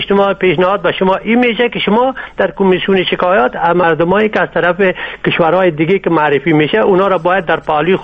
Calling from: Germany; از آلمان هستم

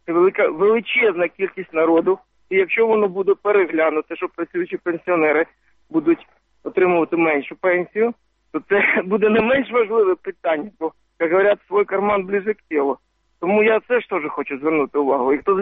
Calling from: Kyiv, Ukraine

